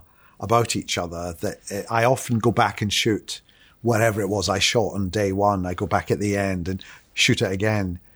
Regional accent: Scotland, United Kingdom; also born or lived in London, England / United States; I'm from Scotland. So, you know, I'm an Italian in Scotland, and then I moved to London, so I'm a Scot in England.

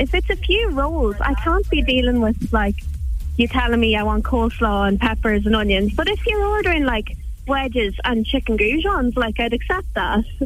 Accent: Ballyshannon, Ulster, Ireland; I'm from Ballyshannon in Donegal.

